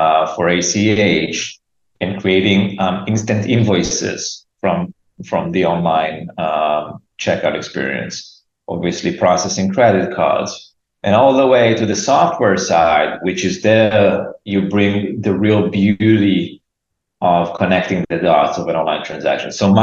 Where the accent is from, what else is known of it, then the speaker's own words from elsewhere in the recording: Israel; moved away as an adult; now in New York, United States; Generally, my background, I'm an Israeli. I grew up in Israel, moved to New York. I lived here with my wife and beautiful kid. And yeah, like a classic Israeli, I was in the army.